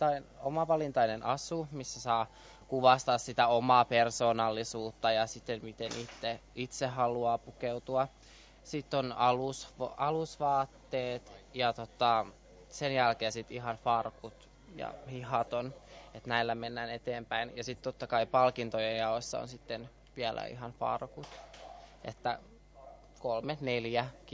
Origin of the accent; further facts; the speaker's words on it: Turku, Southwest Finland, Finland; Olen 23-vuotias. Täytin eilen ja olen Turusta.